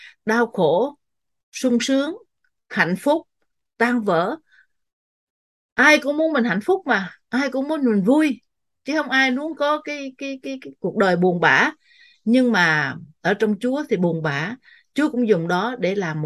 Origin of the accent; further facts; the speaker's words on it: Quang Ngai, Vietnam; born there; moved away as an adult; also born or lived in Huế / Đà Lạt; Tôi sinh ra ở Quảng Ngãi rồi sau đó thì ra ra Huế học đại học sư phạm 4 năm. Rồi sau đó khi ra trường thì lên Đà Lạt dạy 6 năm.